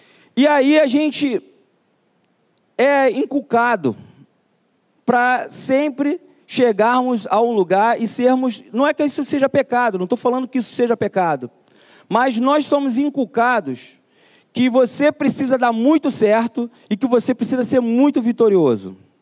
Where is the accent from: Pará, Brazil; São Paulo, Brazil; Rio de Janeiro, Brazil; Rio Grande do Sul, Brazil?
Rio de Janeiro, Brazil; Duque de Caxias; eu fui criado lá no Gramacho, em Duque de Caxias.